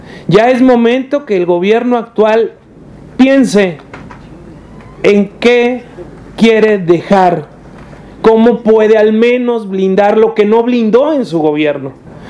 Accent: Michoacán, Mexico; Yo soy de Michoacán y soy productor de aguacate

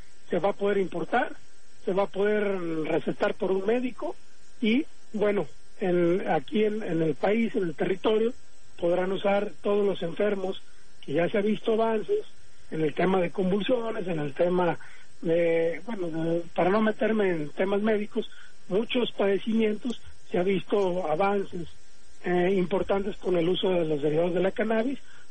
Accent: Mexico; como médico, como padre de familia y como mexicano, nunca la he atorado yo

